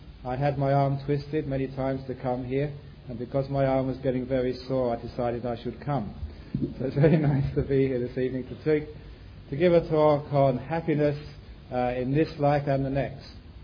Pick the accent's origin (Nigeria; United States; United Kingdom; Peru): United Kingdom; England; And even as a young Buddhist growing up in England